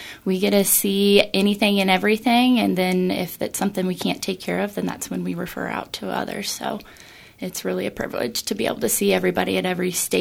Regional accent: Andover, Kansas, United States; originally from Andover, Kansas, so just east of Wichita.

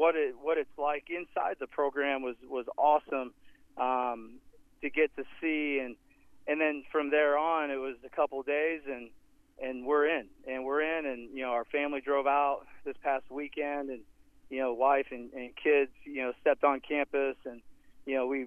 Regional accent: Iowa, United States; You know, I'm from Iowa, my wife is from Iowa, we're born and raised in Southeast Iowa

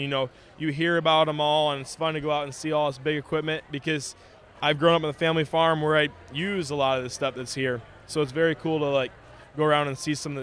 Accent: Pearl City, Illinois, United States; I'm from Pearl City, Illinois, the Pearl City FFA chapter.

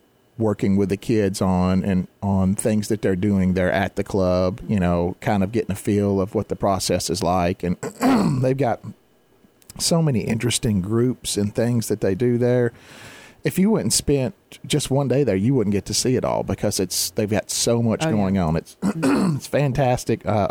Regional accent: Glasgow, Kentucky, United States; But Glasgow's my hometown. I always wanted to work and benefit the people here.

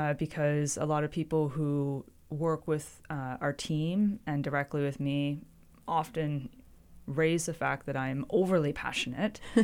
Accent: Perth, Western Australia, Australia; growing up in Perth, there's a personal tie to the project for me in that sense.

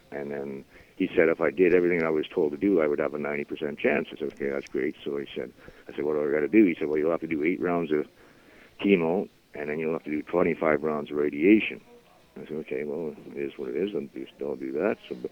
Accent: Point Alexander, Ontario, Canada; I was born and raised in Point Alexander, which is like 5 minutes away from Deep River. And then I went to school in Deep River

